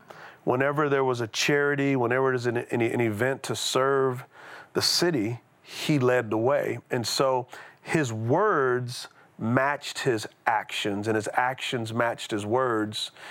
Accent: San Antonio, Texas, United States; So I grew up in San Antonio, Texas, and so I'm a Texas boy.

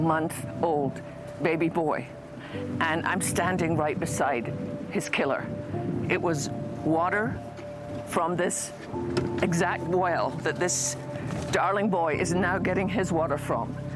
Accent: Scotland, United Kingdom; born there; I was born in Scotland.

